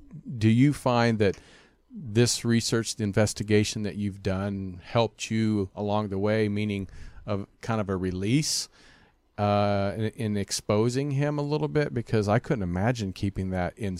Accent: Kansas, United States; I know, because I'm from Kansas originally, in Wichita they had the BTK strangler.

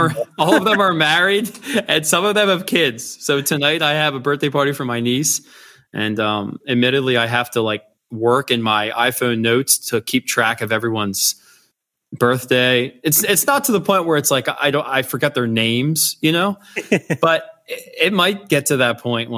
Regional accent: Pennsylvania, United States; So, I grew up in Lancaster County. I grew up on a farm.

